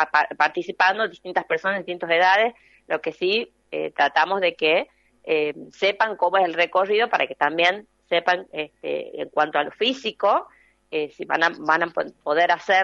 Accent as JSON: {"language": "Spanish", "town": "Tafí Viejo", "region": "Tucumán", "country": "Argentina", "said": "En el caso nuestro, que somos de Tafí Viejo, recibimos muchas visitas a diario"}